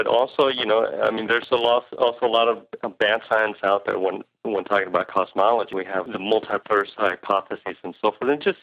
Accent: Los Angeles, California, United States; I grew up in East L.A., and so you kind of grew up with both languages.

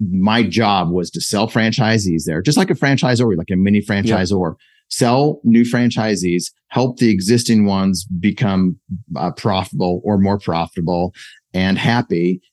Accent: South Dakota, United States; moved back here to where I grew up in a small town in the Black Hills in South Dakota.

